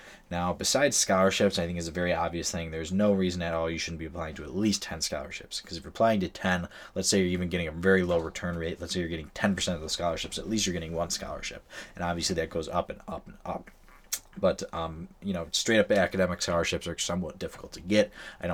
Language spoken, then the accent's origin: English; New York, United States; I'm from New York.